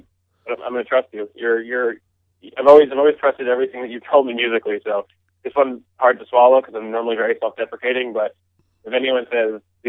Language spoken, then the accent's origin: English; New Jersey, United States; that's like the closest that we get to where we were when we were 16 years old growing up in Jersey.